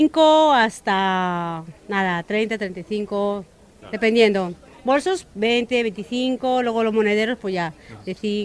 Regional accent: Peru; Yo soy peruana

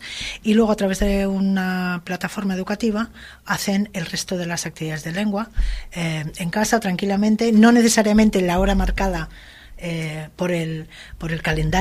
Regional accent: Madrid, Community of Madrid, Spain; moved away; yo soy de Madrid, empecé en Madrid, luego por circunstancias vine para acá

